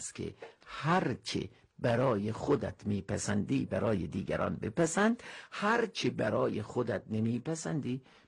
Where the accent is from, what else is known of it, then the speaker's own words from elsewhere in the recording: Iran; اقوام مختلفی داریم، ولی ما هم ایرانی هستیم